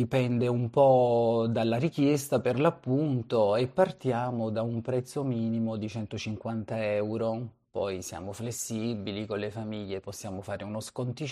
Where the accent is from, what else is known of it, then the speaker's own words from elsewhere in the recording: Naples, Campania, Italy; perché noi a Napoli non siamo stressati, ci tengo a dirlo.